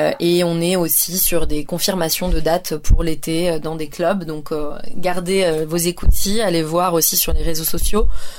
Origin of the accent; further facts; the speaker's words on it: Calvi, Corsica, France; c'est là où j'ai grandi, c'est Calvi. C'est la baie de Calvi le matin